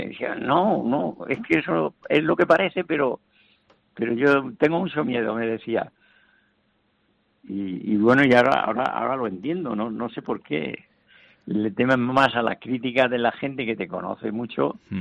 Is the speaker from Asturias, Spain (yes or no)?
no; Hellín, Castilla-La Mancha, Spain; mis raíces, y aunque he nacido en Hellín, y también es un pueblo que yo lo quiero mucho, como es mi pueblo.